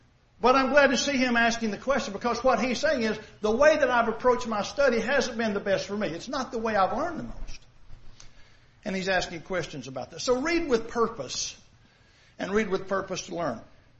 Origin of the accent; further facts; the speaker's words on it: Ball Knob, Arkansas, United States; I was raised in Ball Knob, Arkansas. It's kind of hard to think Jewish coming from Ball Knob.